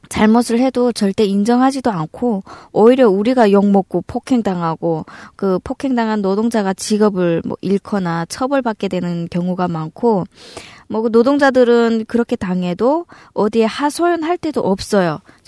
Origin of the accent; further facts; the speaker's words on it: North Korea; now in South Korea; 우리는 북한 사람